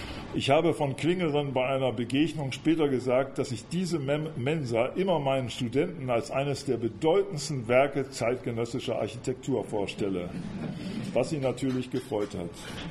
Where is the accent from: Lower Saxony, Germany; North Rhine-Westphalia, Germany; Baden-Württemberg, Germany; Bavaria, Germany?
Lower Saxony, Germany; Oldenburg; 1972 schrieb meine Heimatstadt Oldenburg einen Wettbewerb zu einer Wohnbebauung